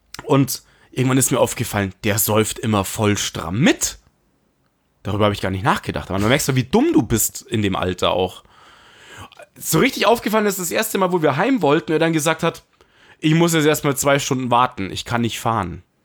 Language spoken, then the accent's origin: German; Munich, Bavaria, Germany; Wir als Münchner sind da hingejuckelt